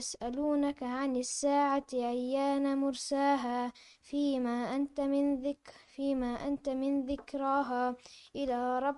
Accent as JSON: {"language": "Arabic", "country": "Syria"}